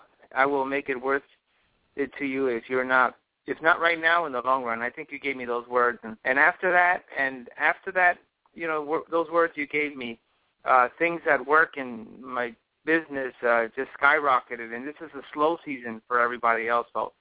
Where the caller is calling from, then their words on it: New York, United States; I'm calling you from the East Coast, from New York.